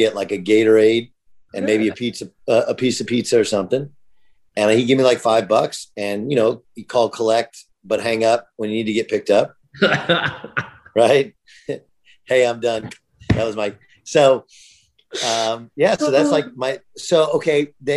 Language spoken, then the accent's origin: English; California, United States; So I grew up in Orange County.